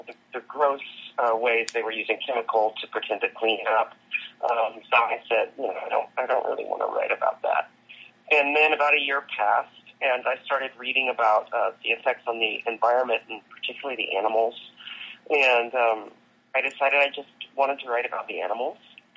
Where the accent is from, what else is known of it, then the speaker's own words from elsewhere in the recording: Gulf Coast, United States; because I'm from the Gulf Coast in the South